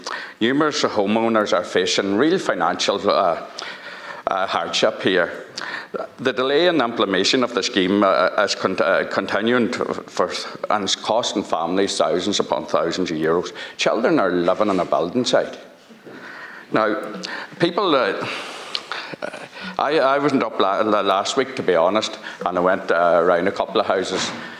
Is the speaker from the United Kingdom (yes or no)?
no; Donegal, Ulster, Ireland; And that's, I'm coming from Donegal, and that's where it is the worst, but North Donegal.